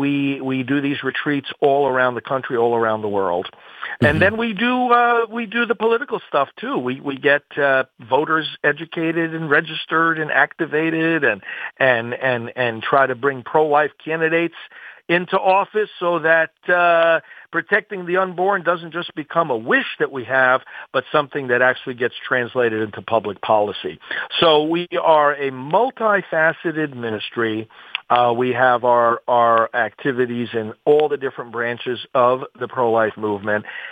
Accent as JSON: {"language": "English", "region": "New York", "country": "United States", "tie": "born or raised there", "said": "So I grew up in New York, and I became a Catholic priest."}